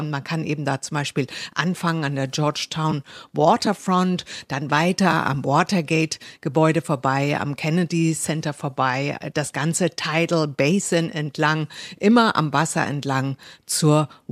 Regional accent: Hamburg, Germany; Und das ist natürlich für mich als Hamburgerin besonders aufregend, weil wir haben ja in Hamburg auch einen tollen Fischmarkt.

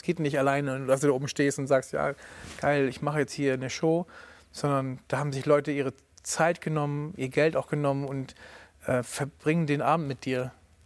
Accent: Radekow, Mecklenburg-Vorpommern, Germany; also born or lived in Berlin; bin in Berlin geboren und in Radekow, einem kleinen Dorf an der Ostsee, aufgewachsen.

